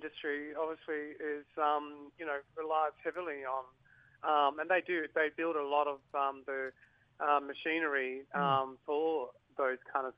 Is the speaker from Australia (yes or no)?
yes; Western Australia, Australia; now in Melbourne, Australia; I'm from the Whadjuk Ballardong people of the Noongar Nation in Western Australia.